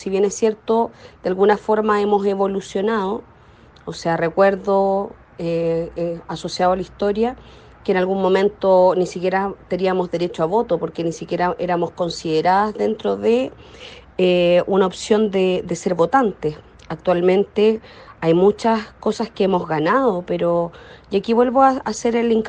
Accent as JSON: {"language": "Spanish", "country": "Chile", "said": "Soy chilena, vivo en Santiago de Chile."}